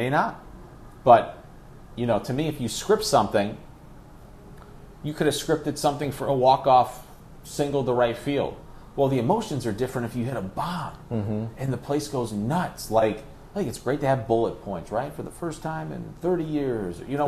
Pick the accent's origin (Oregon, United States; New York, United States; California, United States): New York, United States; Ithaca; So I grew up in Ithaca, New York, and the AM frequency is strong enough for the fan, and I grew up a Mets fan